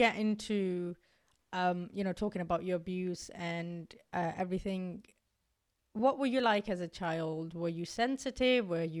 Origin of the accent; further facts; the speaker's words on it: Pakistan; born there; moved away; we didn't have much in Pakistan, and I was born in Pakistan, so my dad moved here, and then we joined my dad